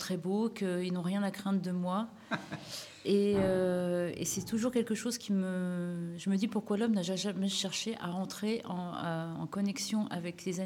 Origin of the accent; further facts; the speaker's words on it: Paris, Île-de-France, France; ce n'est pas ce que je fais tous les jours en tant que parisienne.